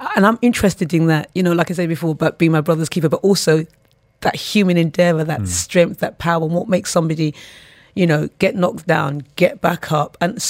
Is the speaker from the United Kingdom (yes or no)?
yes; United Kingdom; I'm British born of Caribbean extract.